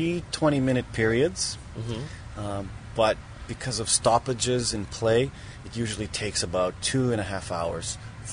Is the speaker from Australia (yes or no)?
no; Canada; I also like it because I'm Canadian, and it's Canada's national sport